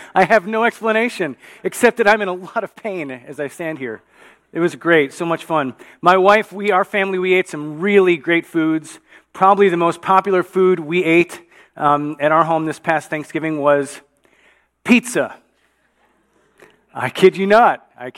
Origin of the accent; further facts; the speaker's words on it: Chicago, Illinois, United States; Many of you know I'm from Chicago. I spent 20 years of my life just living outside the city